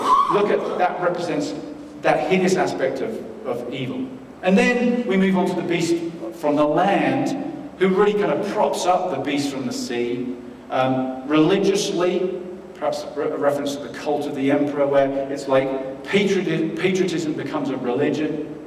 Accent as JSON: {"language": "English", "region": "England", "country": "United Kingdom", "said": "Think of my country, I come from England."}